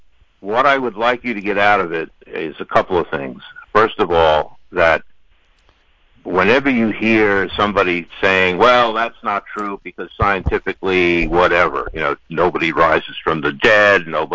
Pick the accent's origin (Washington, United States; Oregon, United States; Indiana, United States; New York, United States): New York, United States; now in Maryland, United States; Well, I'm calling from Maryland, but I'm originally a New Yorker, so that's even worse.